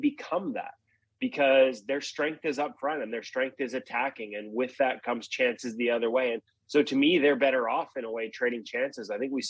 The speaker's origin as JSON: {"language": "English", "country": "Canada", "said": "as a Canadian"}